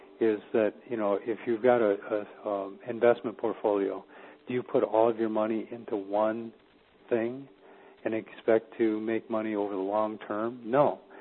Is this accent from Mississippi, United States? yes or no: no; Michigan, United States; I grew up in Michigan, so I know the car business very well